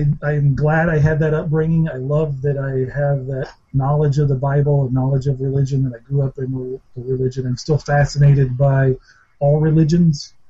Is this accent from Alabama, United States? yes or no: yes; Alabama, United States; I grew up in Alabama, so pretty much anybody who grows up there, you grow up in the church. I grew up in the Baptist church.